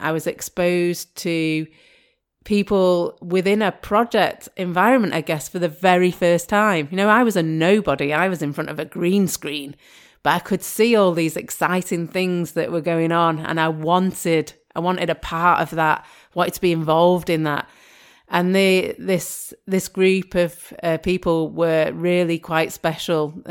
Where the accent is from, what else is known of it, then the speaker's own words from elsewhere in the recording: North West England, United Kingdom; And growing up in the Northwest was pretty special because ICI companies were everywhere and they were breaking up